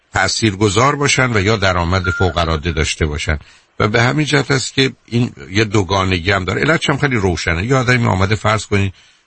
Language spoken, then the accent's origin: Persian; Iran; moved away as an adult; now in United States; با وجودی که شاید از 69 سال عمرم 40 سالم رو من در امریکا بودم. 40 سال من در امریکا بودم، 29 سال در مجموع در ایران، ولی من همچنان ایرانیم